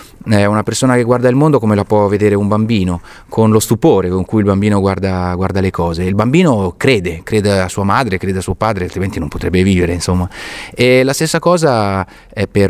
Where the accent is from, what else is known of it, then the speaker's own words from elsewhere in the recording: La Spezia, Liguria, Italy; born there; sono un attore che sono nato a Spezia, ho studiato appunto nella vostra scuola